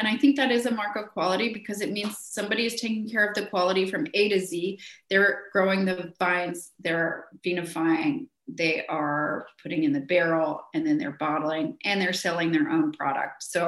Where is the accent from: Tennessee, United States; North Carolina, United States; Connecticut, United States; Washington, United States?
North Carolina, United States; Asheboro; I'm from Asheboro, North Carolina. So Asheboro is a dry town.